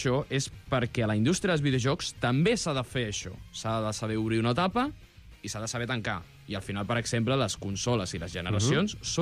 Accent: Cornellà, Catalonia, Spain; Però jo m'he criat a Cornellà, per tant

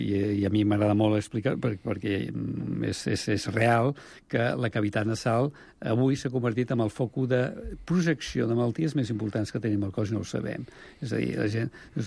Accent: Sant Cugat, Catalonia, Spain; Jo recordo que quan era petit, jo dic que jo sóc fill de Sant Cugat, 7.500 habitants

